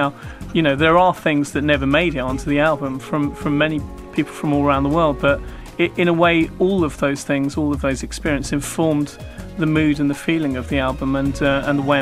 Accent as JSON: {"language": "English", "region": "England", "country": "United Kingdom", "tie": "born or raised there", "said": "Well, I mean, at the time I was growing up, the National Front, which is a very right-wing type org"}